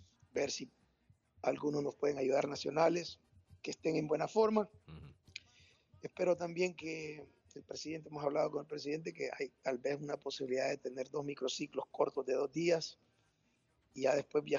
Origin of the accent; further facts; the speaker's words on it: El Salvador; estamos representando un país como salvadoreño